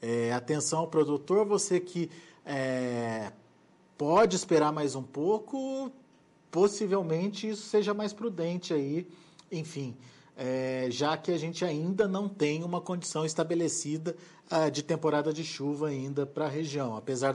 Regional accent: Minas Gerais, Brazil; Eu sou de Minas.

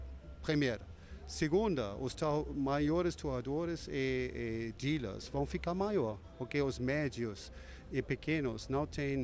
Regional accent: Switzerland; agora falo como suíço

